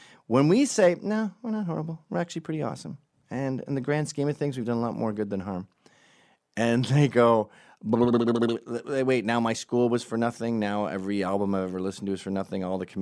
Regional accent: Scotland, United Kingdom; Now, Ezra is Jewish, I am Scottish

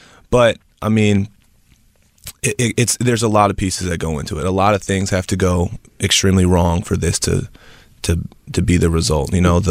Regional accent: Nashville, Tennessee, United States; moved away as an adult; now in Los Angeles, United States; So my background, I'm originally from Tennessee, Nashville, Tennessee, and in association with sports, I came from the player side of it.

